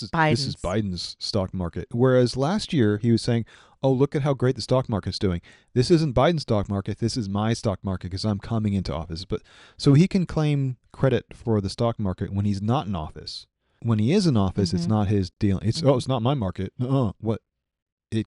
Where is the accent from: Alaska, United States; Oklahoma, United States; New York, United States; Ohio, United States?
New York, United States; Like as a New Yorker, I came from a place